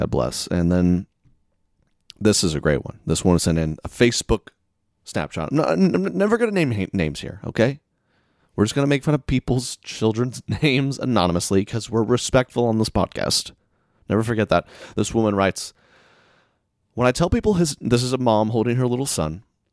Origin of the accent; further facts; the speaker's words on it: the South, United States; You know, I'm from the South. We're getting the whole shebang.